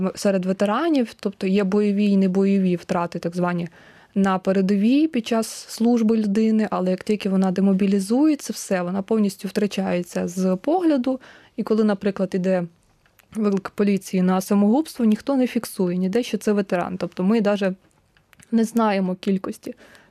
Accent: Rivne, Rivne Oblast, Ukraine; я з Західної України, у нас там дуже популяризоване УНСО. І от старі унсовці вже дуже давно говорили, що в нас буде війна з Росією, тому вони були найперші готові. І в нашому місті Рівне.

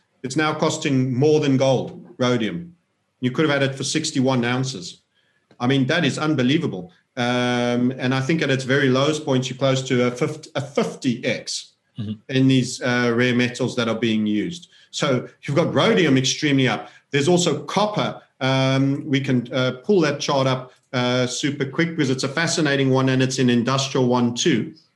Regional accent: South Africa; born there; I say that as a South African born citizen, so I'm entitled to be a bit disparaging.

